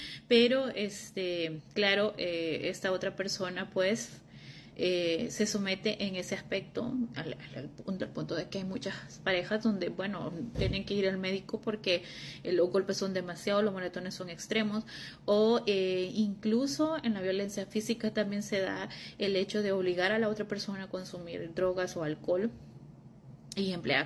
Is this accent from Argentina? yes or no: no; Honduras; now in Netherlands; Soy de Honduras, pero ahora vivo en Países Bajos.